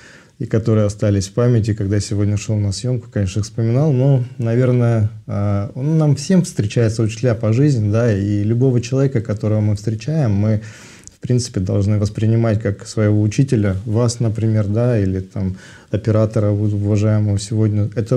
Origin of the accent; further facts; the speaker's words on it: Omsk, Omsk Oblast, Russia; born there; Я родился в городе Омске. Угу. Это Сибирь.